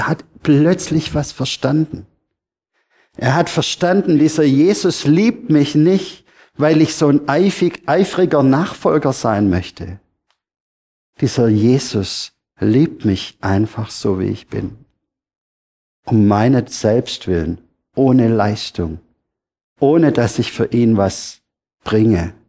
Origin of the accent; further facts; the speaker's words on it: Baden-Württemberg, Germany; Wisst ihr, ich bin Schwabe, ich weiß, wovon wir reden. Wir Schwaben